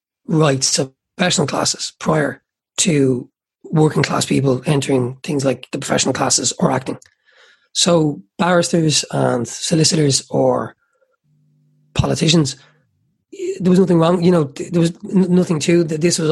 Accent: Ireland; Ireland is a brilliant country. It is a great country. I love being Irish. I love living here.

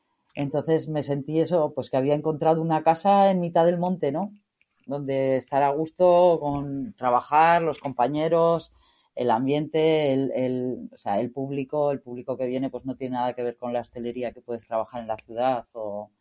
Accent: Portugalete, Basque Country, Spain; yo soy de cerca de Bilbao, ¿no? De Portugalete.

